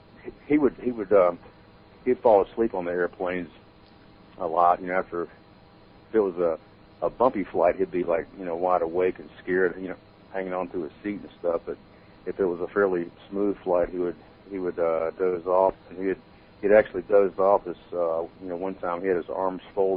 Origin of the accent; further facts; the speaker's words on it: Greensboro, North Carolina, United States; also born or lived in Myrtle Beach; When I left Myrtle Beach, I moved back to my hometown of Greensboro, which is about 90 miles from Charlotte